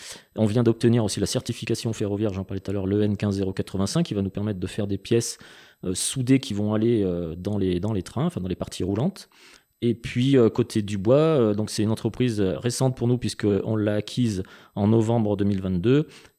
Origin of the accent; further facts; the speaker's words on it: Saint-Étienne, Auvergne-Rhône-Alpes, France; also born or lived in Firminy; j'ai grandi une grande partie de mon enfance à Saint-Étienne. Une enfance heureuse. On est revenu à Firminy là aussi pour un changement professionnel de mon papa qui a retrouvé du travail sur Firminy.